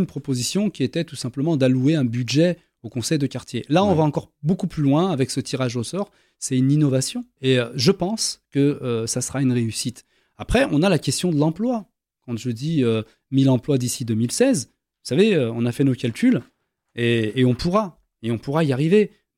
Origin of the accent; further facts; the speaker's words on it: Vénissieux, Auvergne-Rhône-Alpes, France; Moi, je viens de Vénissieux, par exemple. Vous voyez ? Je viens de Léo Lagrange. Je ne viens pas ni de Caluire, ni de Saint-Fond. Je viens de Vénissieux.